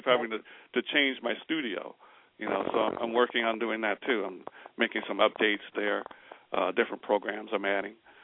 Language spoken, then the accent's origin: English; Cincinnati, Ohio, United States; now in Westchester, United States; Yes, I'm in New York, upstate, Westchester. And, you know, I've lived here for a long time. You know, I'm from Cincinnati. But, you know, I've lived here, you know, most of my life.